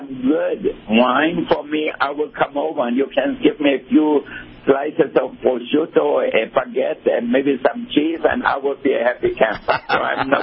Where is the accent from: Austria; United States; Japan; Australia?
Austria; I grew up in Austria.